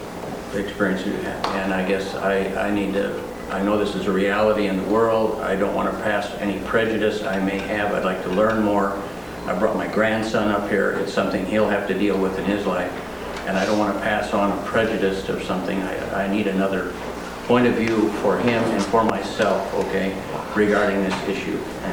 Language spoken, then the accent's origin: English; Fargo, North Dakota, United States; I'm from Fargo, North Dakota.